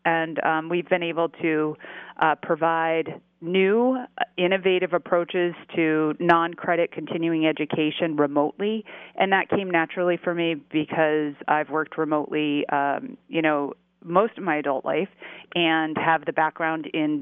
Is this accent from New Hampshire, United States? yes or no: yes; East Leominster, New Hampshire, United States; also born or lived in Connecticut; I was born in Connecticut, lived there as a small child, and moved to, I call it, I don't know if this will offend anyone, but the furthest point from anywhere in East Leominster, New Hampshire.